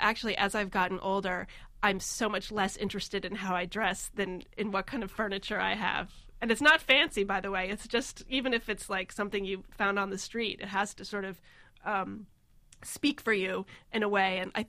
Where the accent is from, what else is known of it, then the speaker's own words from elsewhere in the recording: New York, United States; also born or lived in California; my parents, they had come from the Midwest, and then I was born in California. My father was in school, and then he was in academia for a while, and then moved to the suburbs of New York.